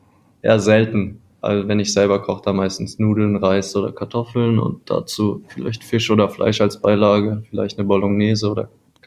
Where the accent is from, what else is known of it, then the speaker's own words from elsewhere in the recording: Heidelberg, Baden-Württemberg, Germany; meine Heimatstadt Heidelberg